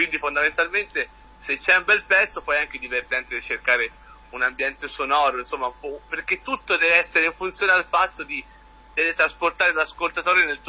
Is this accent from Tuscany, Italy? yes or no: yes; Tuscany, Italy; Ho paura che da buon toscano alla terzo minuto possa andare fuori per via di un bel mignolino contro un armadio